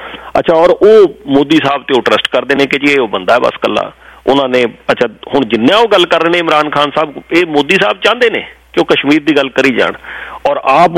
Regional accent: Punjab, India; ਮੈਂ ਪੰਜਾਬ ਦੇ ਉਸ ਖਿੱਤੇ 'ਚੋਂ ਹਾਂ ਅਸੀਂ ਆਪਣੇ ਪਿੰਡੇ 'ਤੇ ਨਾ 20 ਸਾਲ ਹੰਡਾਇਆ

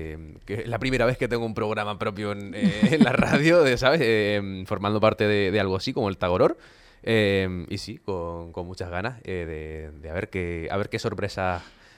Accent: Fuerteventura, Canary Islands, Spain; yo nací aquí, nací en Fuerteventura en el 2000, tengo 26 años, pero mis padres son de Inglaterra. Llegaron aquí a Fuerteventura en el año 89 y tengo, digamos, en casa una mezcla de las dos culturas

